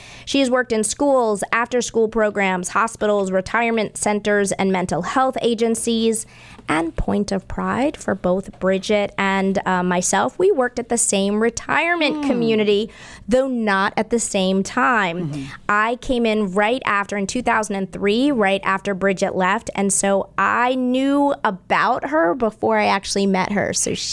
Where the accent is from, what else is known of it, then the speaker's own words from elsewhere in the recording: Weston, Massachusetts, United States; I grew up in Weston.